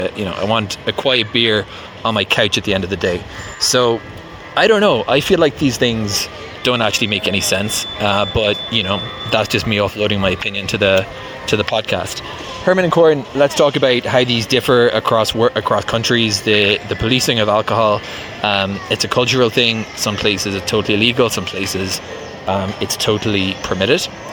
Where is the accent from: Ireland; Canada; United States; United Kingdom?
Ireland; Cork, Munster; Where I grew up in Ireland, Cork, jaywalking is just like how everybody crosses the street.